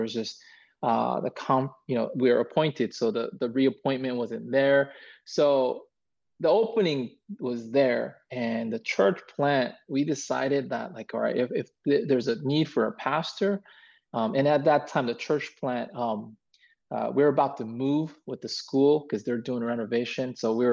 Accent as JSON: {"language": "English", "town": "Huntington Beach", "region": "California", "country": "United States", "tie": "born or raised there", "said": "my hometown of Huntington Beach, even though I wasn't born there, I grew up all my life there."}